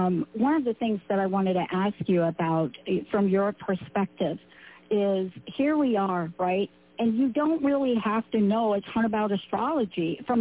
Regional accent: Bronx, New York, United States; And I'm a girl from the Bronx. I grew up in cement. But let me just be clear. I also grew up in the part of the Bronx.

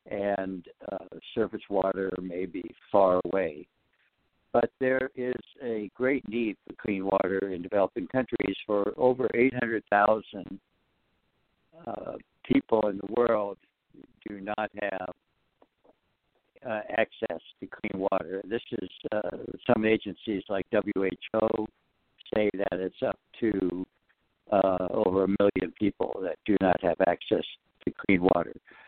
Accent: Seattle, Washington, United States; Well, I grew up in Seattle, the Pacific Northwest, where there's a lot of water.

